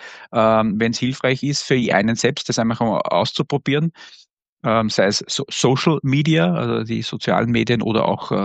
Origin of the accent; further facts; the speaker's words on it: Austria; Ö3 hört man bei uns in Österreich, denke ich, ganz viele.